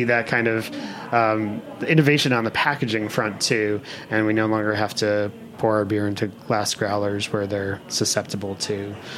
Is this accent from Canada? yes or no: no; Rhode Island, United States; There's a brewery where I grew up in Rhode Island called Tilted Barn.